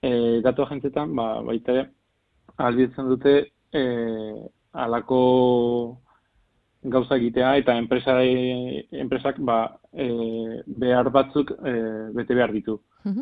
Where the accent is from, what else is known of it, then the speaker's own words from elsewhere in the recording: Vitoria-Gasteiz, Basque Country, Spain; nik Gasteiztarra naiz, eta hemen Gasteizen jaio izan naiz, eta hemen ikasi dut